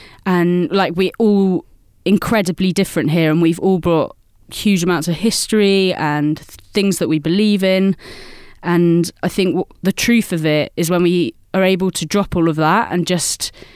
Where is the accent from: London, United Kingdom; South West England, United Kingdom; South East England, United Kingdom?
South West England, United Kingdom; I'm from Dorset.